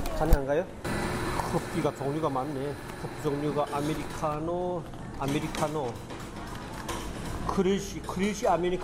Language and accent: Korean; North Korea; now in South Korea; 북한에서 온 지 얼마 안 되고